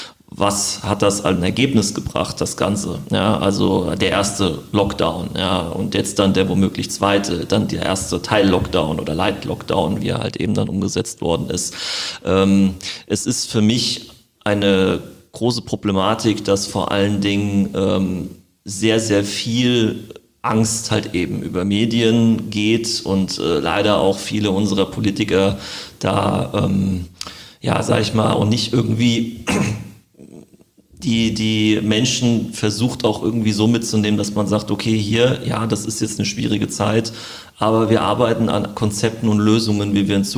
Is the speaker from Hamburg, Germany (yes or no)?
no; Frankfurt, Hesse, Germany; now in Wiesbaden, Germany; Ich komme zwar ursprünglich aus Frankfurt